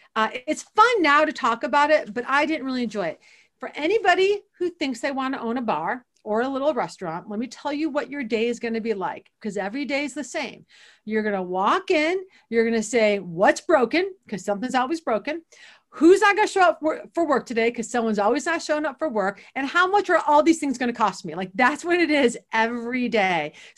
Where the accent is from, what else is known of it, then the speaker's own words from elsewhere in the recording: Toledo, Ohio, United States; But one funny aside is that when I grew up in Toledo, so Toledo proper is not very fancy, but the surrounding suburbs are fancy, right?